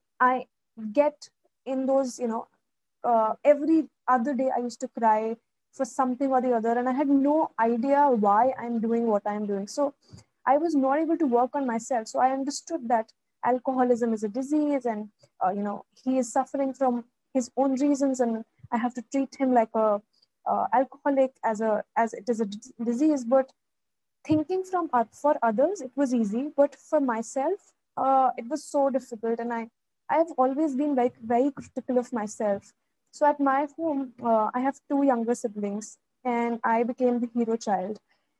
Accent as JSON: {"language": "English", "region": "Delhi", "country": "India", "tie": "born there", "said": "I was born in Delhi, and the family was dysfunctional."}